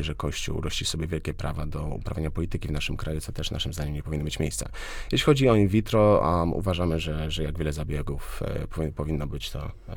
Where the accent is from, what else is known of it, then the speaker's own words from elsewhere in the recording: Łódź, Łódź Voivodeship, Poland; Ja zresztą wychowałem się w kamienicy, w której mój pokój właściwie oddzielony był od reszty mieszkania płytami karton gips.